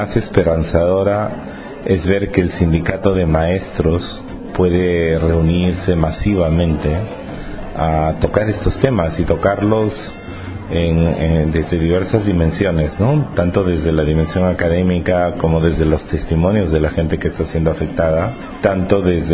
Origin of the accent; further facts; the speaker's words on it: Cajamarca, Peru; de los Andes del norte de Perú, en la frontera con el Ecuador. Soy de Cajamarca.